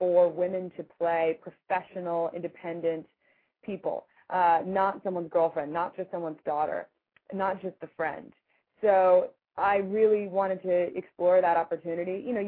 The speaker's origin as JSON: {"language": "English", "country": "Ireland", "said": "Yeah, I'm Irish. I'm Irish."}